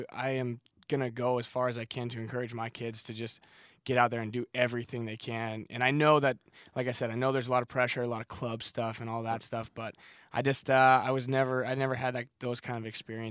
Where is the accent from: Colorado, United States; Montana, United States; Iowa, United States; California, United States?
Montana, United States; so when you're growing up in Montana, mm-hmm. you know, my dad went to University of Montana, and the Grizz, University of Montana Grizzlies, is like, you know, the big show. We don't have any NFL teams.